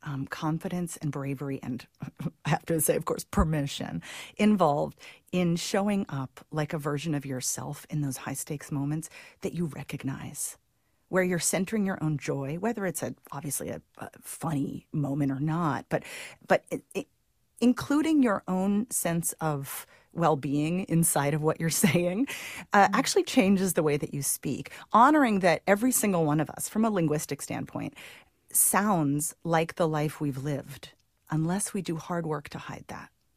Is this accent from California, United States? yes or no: yes; Santa Cruz, California, United States; went to a speech language pathologist in Santa Cruz, actually, my hometown, over a Christmas break